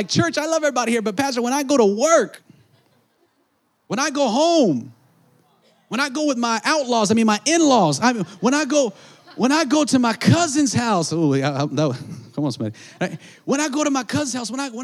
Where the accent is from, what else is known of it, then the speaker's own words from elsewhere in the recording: California, United States; I'm from nowhere, man. I'm from Southern California, but come on, you know.